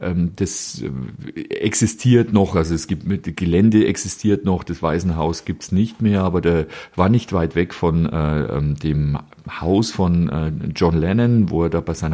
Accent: Selb, Bavaria, Germany; So, und für alle, die eben nicht aus Selb kommen und nicht aus dem Egerländer Kulturraum kommen.

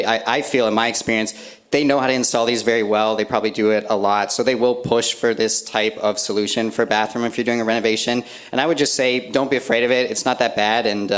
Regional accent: East Coast, Canada; now in Japan; So I'm from East Coast of Canada. We don't get that much snow there

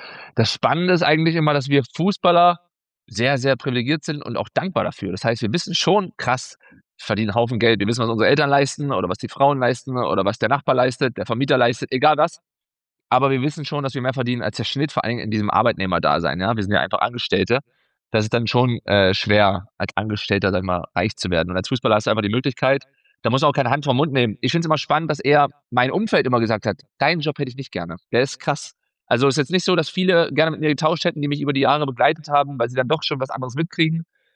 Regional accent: Saxony-Anhalt, Germany; born there; Ich bin dann hier hängen geblieben, jetzt 11 Jahre hier. Komme ja gebürtig aus Sachsen-Anhalt

